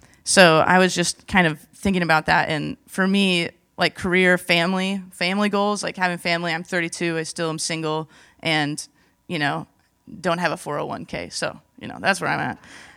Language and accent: English; Washington, United States; So I grew up outside of Seattle area. I'm a Northwestern person. But then I moved down to L.A., went to school down there in Southern California area at Azusa Pacific